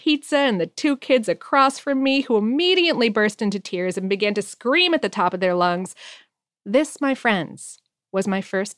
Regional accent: Stuttgart, Baden-Württemberg, Germany; Growing up in Stuttgart, Germany, we have both mouthwash and certain kinds of over-the-counter cough medicines that have a medicinal taste.

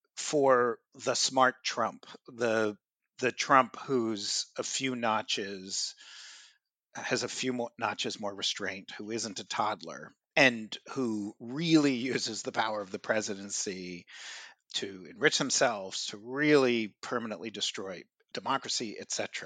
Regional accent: Manhattan, New York, United States; I grew up in Manhattan.

